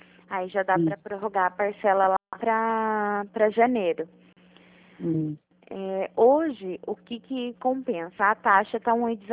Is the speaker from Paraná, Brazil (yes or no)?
no; São Paulo, Brazil; É aqui do interior de São Paulo.